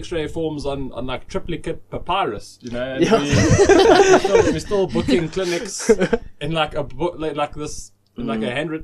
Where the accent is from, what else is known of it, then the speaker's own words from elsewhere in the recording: South Africa; And it's like, cool, well, we can, as a South African society, like we can find a way to deliver quartz to people's homes and like doorsteps.